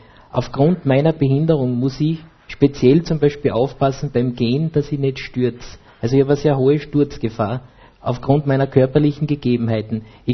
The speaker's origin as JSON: {"language": "German", "region": "Styria", "country": "Austria", "said": "ich bin aus der Steiermark, aus der Obersteiermark"}